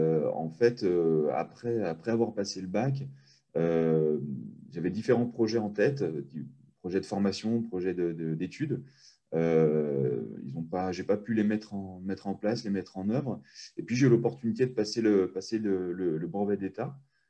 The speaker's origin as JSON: {"language": "French", "town": "Annecy", "region": "Auvergne-Rhône-Alpes", "country": "France", "tie": "born or raised there", "said": "je suis originaire d'Annecy en Haute-Savoie. Voilà, j'ai 33 ans."}